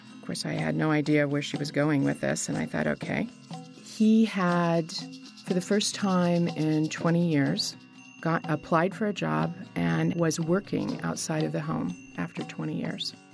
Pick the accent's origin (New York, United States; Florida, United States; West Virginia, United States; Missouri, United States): Missouri, United States; Kansas City; I'm from Kansas City, Missouri.